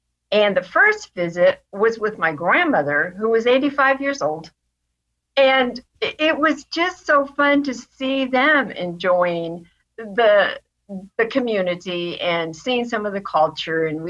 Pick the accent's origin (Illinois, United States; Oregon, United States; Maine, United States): Oregon, United States; Portland; I was from Portland.